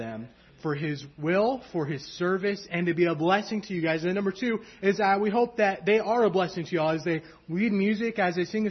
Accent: California, United States; I did a teen takeover service when I was growing up in California.

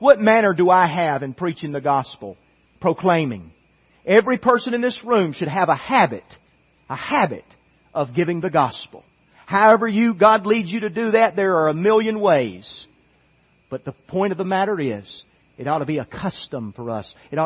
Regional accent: United States; I'm a 100% as American for peaceful protest

